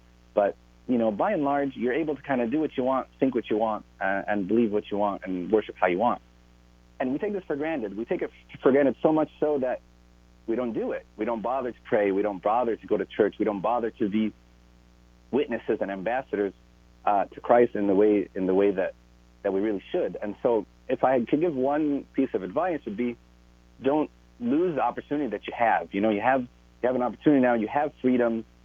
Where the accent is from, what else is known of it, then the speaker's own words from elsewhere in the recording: Chicago, Illinois, United States; born there; Yeah, I am. I was born in Chicago.